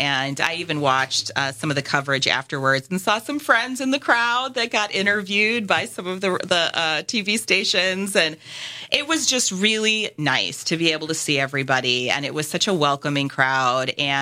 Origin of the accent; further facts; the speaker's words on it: Waukesha, Wisconsin, United States; I am just so happy to be here, especially in my hometown of Waukesha.